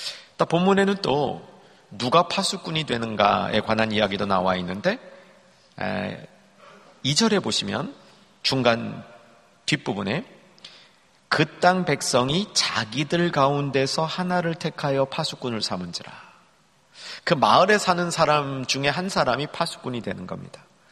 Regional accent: Seoul, South Korea; 저는 어려서 서울에서 태어나서 자랐습니다.

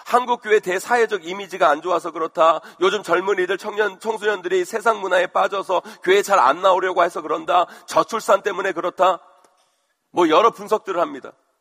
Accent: Seoul, South Korea; 제 고향 그 서울 그 동네에 가보면 제 모교회 바로 옆에 신천지 모임 장소가 있어요.

